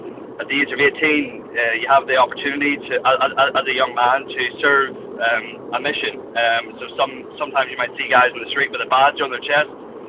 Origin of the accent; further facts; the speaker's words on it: Ireland; And being an Irishman, I know how to play in tough conditions and on tough golf courses.